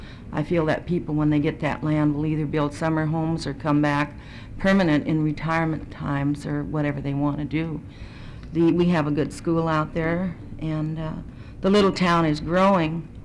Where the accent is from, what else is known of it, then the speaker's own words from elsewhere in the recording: Kasaan, Alaska, United States; I'm also from Kasan, and I'm speaking tonight as a representative from Kasan as the mayor.